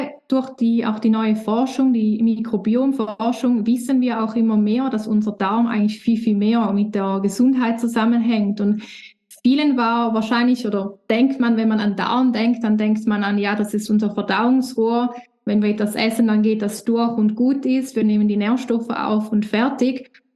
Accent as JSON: {"language": "German", "country": "Switzerland", "said": "ich komme aus der Schweiz"}